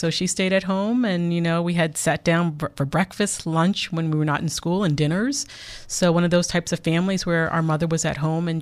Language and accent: English; France; Gosh, you know, I grew up overseas. My father was in the private sector, and we grew up in France. So I lived there for 5 years.